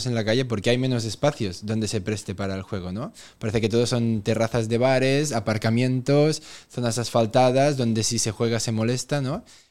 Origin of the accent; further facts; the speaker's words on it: Catalonia, Spain; Yo también vengo de un pueblo pequeñito como el vuestro, vengo de un pueblo de 200 habitantes situado en el Priorat, una zona agrícola de Cataluña